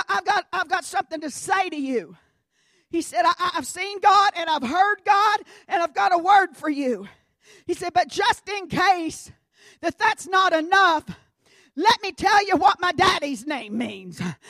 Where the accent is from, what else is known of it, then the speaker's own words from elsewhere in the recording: Kentucky, United States; Now, you know, we read those scriptures, and I'm from Kentucky, and my English is a little different. My speech doth betray me sometimes.